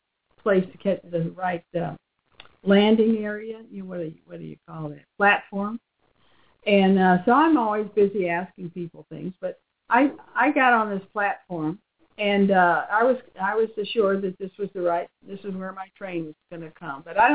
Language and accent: English; Texas, United States; And we chatted a bit and found out that she was from Texas. And I said, I'm from Texas.